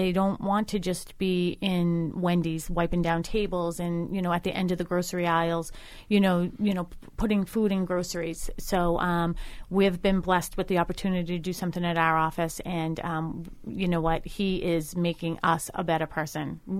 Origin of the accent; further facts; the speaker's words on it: Dorchester, Massachusetts, United States; now you know I grew up in Dorchester, right?